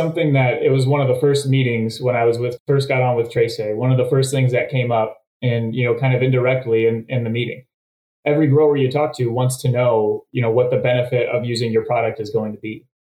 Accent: Ohio, United States; now in Central Valley, United States; Originally, I grew up in Ohio, so very little familiarity with the crops out here

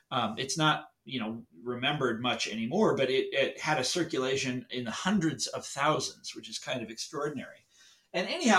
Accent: Kansas City, United States; And I'm from Kansas City, and I've spent a lot of time in my life in Topeka.

